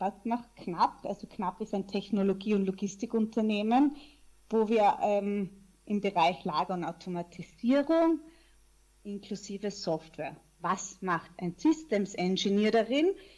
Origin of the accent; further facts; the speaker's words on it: Vienna, Austria; Ich bin Wienerin mit mexikanisch-steirischen Wurzeln, bin 35 Jahre alt und Mutter einer 1,5-jährigen Tochter.